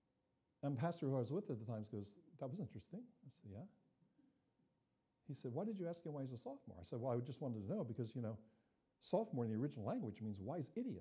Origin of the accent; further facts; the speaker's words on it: Wapakoneta, Ohio, United States; I'm originally from Wauppauk, Ohio, a small farming community.